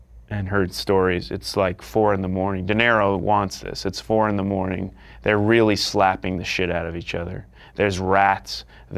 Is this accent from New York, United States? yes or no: yes; Northport, New York, United States; Where I grew up in Northport, it's a beautiful town.